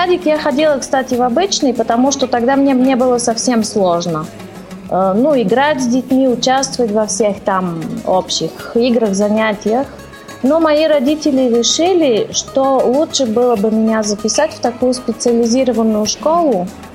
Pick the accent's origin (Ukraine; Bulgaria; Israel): Bulgaria; Sofia, Sofia City; born there; Russian is a second language; Мне 44 года. Я родилась в Софии в 69 году. 18 ноября, знак зодиака Скорпион.